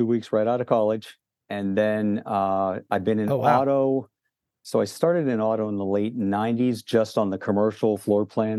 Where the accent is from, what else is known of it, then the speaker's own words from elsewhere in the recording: Pittsburgh, Pennsylvania, United States; also born or lived in Scranton, Pennsylvania; So I'm born and raised in Pittsburgh. Been here all of my life, with the exception of about 5 years I spent in Scranton, Pennsylvania